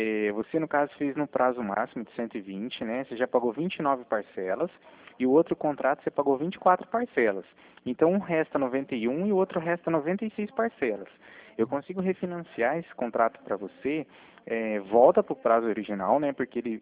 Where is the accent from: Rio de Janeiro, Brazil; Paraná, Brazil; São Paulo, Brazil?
Paraná, Brazil; Cornélio Procópio; Eu sou de Cornélio Procópio do Paraná.